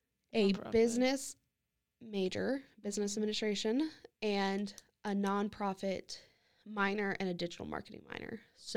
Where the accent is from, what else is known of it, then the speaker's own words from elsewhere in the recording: Lincoln, Nebraska, United States; And then go back to my hometown, Lincoln, Nebraska, to work at the Lead Center for Performing Arts